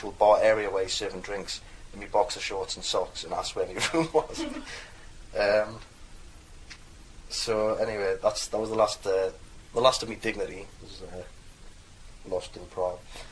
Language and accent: English; Washington, North East England, United Kingdom; accent: diluted Geordie; Well, I come from Washington, which is where she just mentioned, and it's in the middle of Newcastle in Sunderland. But all my family come from Tyneside, so I've got what I would describe as a diluted Geordie accent.